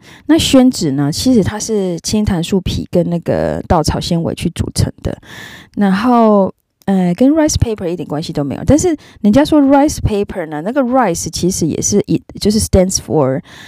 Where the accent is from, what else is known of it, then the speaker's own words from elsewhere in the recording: Taiwan; 我们台湾人都讲 X 嘛